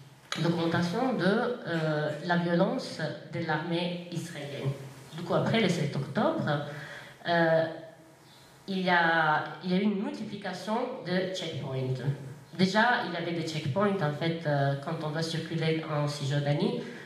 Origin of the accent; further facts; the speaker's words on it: Jenin, West Bank, Palestine; Comme je disais, moi, on est de Jenin.